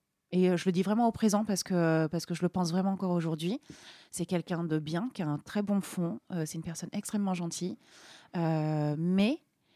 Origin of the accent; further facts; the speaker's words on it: Normandy, France; on partait vers chez moi en Normandie.